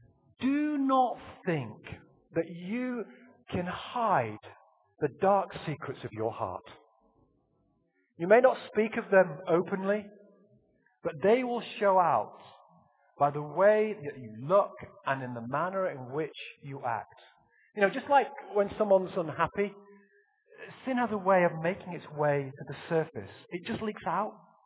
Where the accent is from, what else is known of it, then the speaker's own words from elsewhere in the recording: England, United Kingdom; Yet my accent never changed, and I was as English then as I am today.